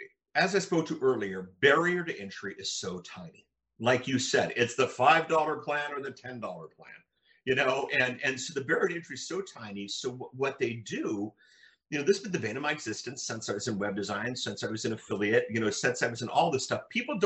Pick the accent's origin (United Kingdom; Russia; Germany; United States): Germany; I grew up in Germany. My folks worked for the US military. And I grew up in Germany, and I love European food.